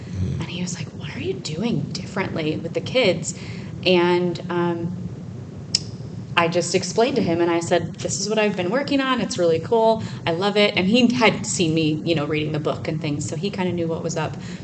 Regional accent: Arizona, United States; Hey, everybody. … I'm from Arizona

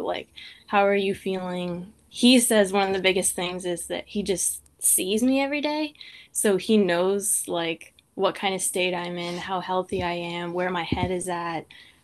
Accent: Nova Scotia, Canada; I grew up in Nova Scotia.

